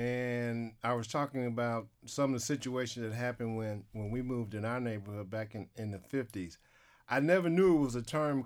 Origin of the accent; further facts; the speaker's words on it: Detroit, Michigan, United States; when I grew up in Detroit, well, the front side of the neighborhood were homeowners.